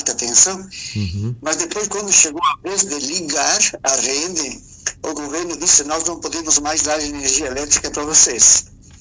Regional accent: Flores da Cunha, Rio Grande do Sul, Brazil; eu sou natural aqui de Flores da Cunha, né? De um distrito que se chama Mato Perso.

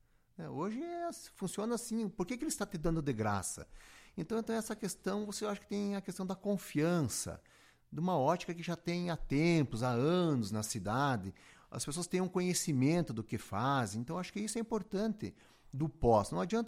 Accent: Rio Grande do Sul, Brazil; como eu me criei em Lagoa

